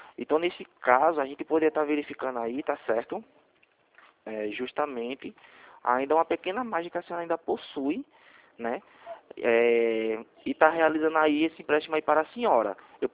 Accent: Recife, Pernambuco, Brazil; Eu sou daqui de Recife, tá certo?

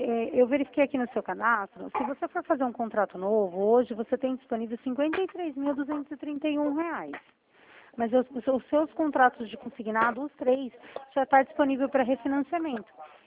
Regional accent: Itatiba, São Paulo, Brazil; eu sou da cidade de Itatiba.

